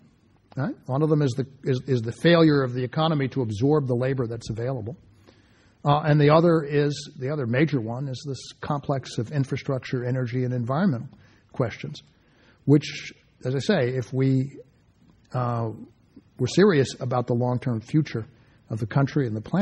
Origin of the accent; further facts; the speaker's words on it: Texas, United States; I mean, I'm from Texas